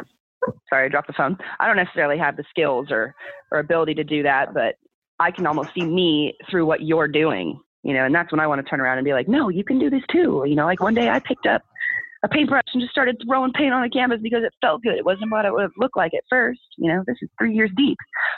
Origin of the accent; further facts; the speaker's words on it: California, United States; It was super crazy because I'm born and raised in California, not Northern, Southern. And so returning to my home state for the first time in years